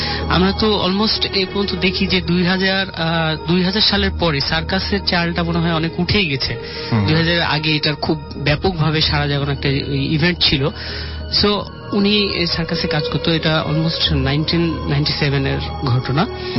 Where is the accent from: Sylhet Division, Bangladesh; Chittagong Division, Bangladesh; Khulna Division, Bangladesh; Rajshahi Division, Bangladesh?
Rajshahi Division, Bangladesh; Rajshahi; now in Dhaka, Bangladesh; রাজশাহী থেকে। আমি এখন থাকছি মিরপুর একে, এখানে থাকি।